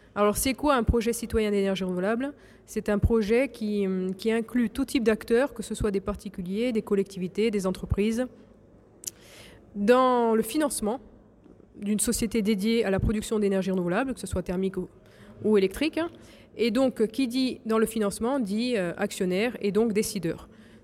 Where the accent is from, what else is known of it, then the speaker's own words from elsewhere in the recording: Corsica, France; qui seraient applicables chez nous en Corse